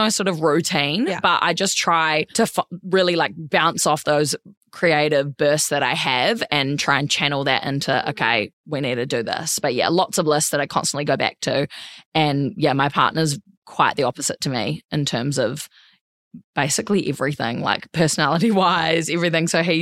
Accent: New Zealand; now in Gold Coast, Australia; I mean, I moved from New Zealand and I didn't have friends, so it took a while to build my friendships there.

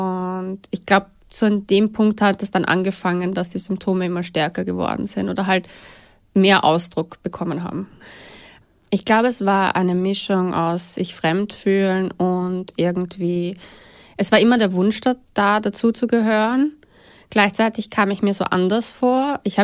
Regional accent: Vienna, Austria; Ich bin in Wien aufgewachsen.

